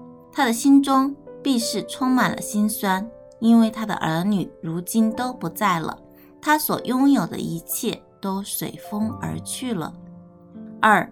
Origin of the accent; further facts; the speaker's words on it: China; 就像我们中国人常说的寿终正寝